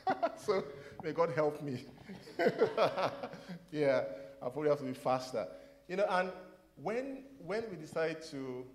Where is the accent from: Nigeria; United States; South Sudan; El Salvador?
Nigeria; I am from West Africa. I've only been to the country next to Nigeria